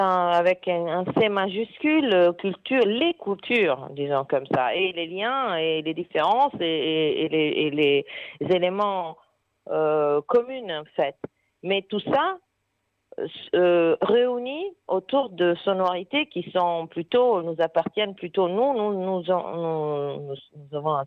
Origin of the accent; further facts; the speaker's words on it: Italy; now in France; moi je suis italienne, j'ai connu Olivier en Italie, à Rome.